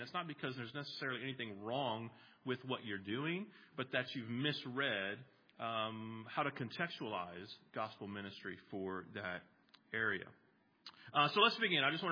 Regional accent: Texas, United States; also born or lived in Nashville, Tennessee; now in Kansas City, United States; I live in Kansas City, Missouri. I'm not a native to the Midwest either. I grew up in South Texas, grew up in the South, spent 12 years in Nashville, Tennessee. So I'm a Bible belter, from upbringing.

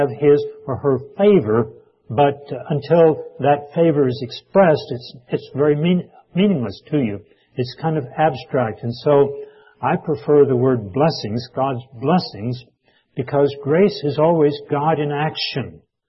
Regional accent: Texas, United States; When I was growing up in East Texas in the Depression years of the 1930s, we lived fairly close to not a mainline railroad

